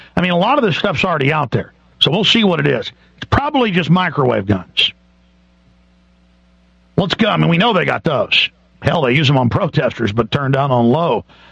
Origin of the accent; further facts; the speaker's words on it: United States; We, I'm an American. It's my government. It's my military.